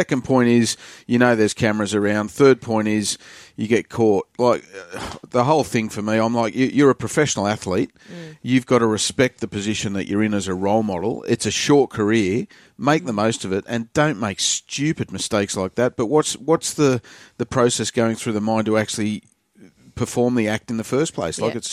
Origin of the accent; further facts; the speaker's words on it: Australia; here in Australia, and obviously, you know, well known here as an Aussie